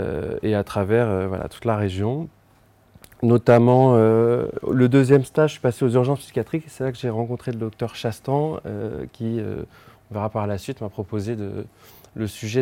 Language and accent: French; Paris, Île-de-France, France; moi, je viens de Paris, je fais mes premières années de fac de médecine à Paris 5 Descartes.